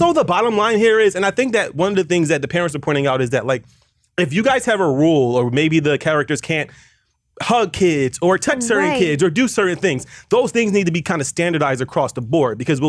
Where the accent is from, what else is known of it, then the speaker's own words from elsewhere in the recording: Philadelphia, Pennsylvania, United States; I am from Philly, and let me just say, one is a little ghetto.